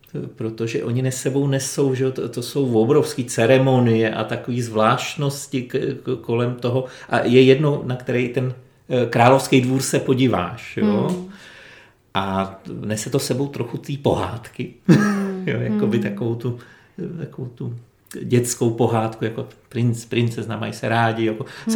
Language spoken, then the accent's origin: Czech; Česká Lípa, Liberec Region, Czechia; now in Krásná Lípa, Czechia; já jsem rodák z České Lípy a já tvrdím, že tam je nádherně teplo.